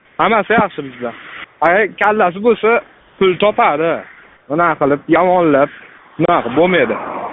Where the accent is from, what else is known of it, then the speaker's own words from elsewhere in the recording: Fergana Region, Uzbekistan; Ha, biz Farg'onadanmiz. Men 22 yoshda bozorda ishlayman.